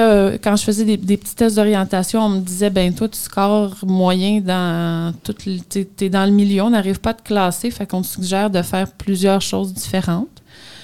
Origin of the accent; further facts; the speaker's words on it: Montreal, Quebec, Canada; Moi, je suis montréalaise, donc je suis née à Montréal, j'ai toujours habité là.